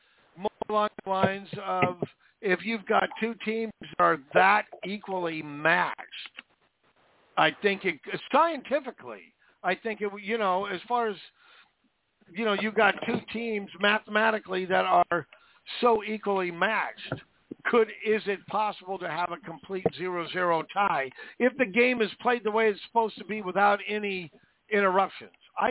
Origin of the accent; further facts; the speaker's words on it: Seattle, Washington, United States; Look, me and Brother X, we know because we're from Seattle.